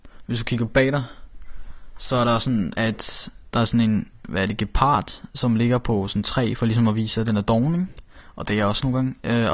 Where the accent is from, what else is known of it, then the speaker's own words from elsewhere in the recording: Frederiksberg, Capital Region of Denmark, Denmark; Jeg er 15 år gammel, og jeg kommer fra Frederiksberg.